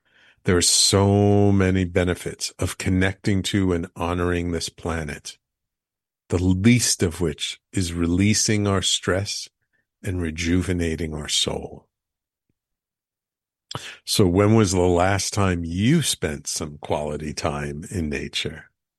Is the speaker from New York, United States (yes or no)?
yes; New York City, New York, United States; I'm born and bred in New York City, grew up in the Bronx, lived in and around New York City my whole life.